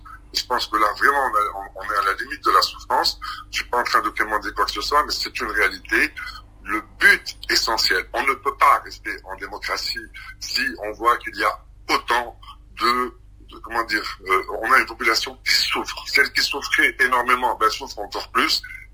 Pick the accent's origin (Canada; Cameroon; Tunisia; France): Tunisia; qu'est-ce que nous en tant que Tunisiens qui habitant en Tunisie, que ce soit gouvernement ou non